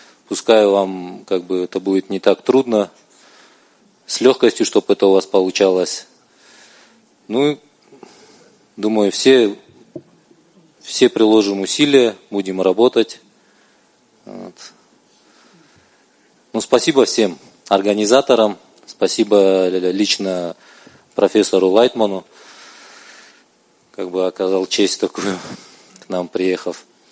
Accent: Taraz, Jambyl Region, Kazakhstan; я из Тараза.

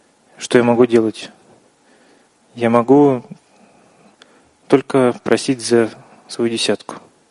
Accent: Kazakhstan; я из Казахстана, с Алматинской группы, со Астанинской группы.

